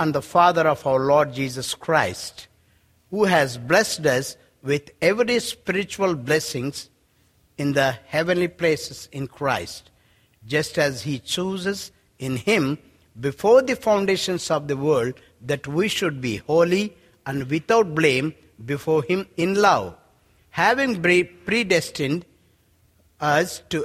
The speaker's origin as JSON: {"language": "English", "town": "Hyderabad", "region": "Telangana", "country": "India", "said": "And in India, I'm from Hyderabad"}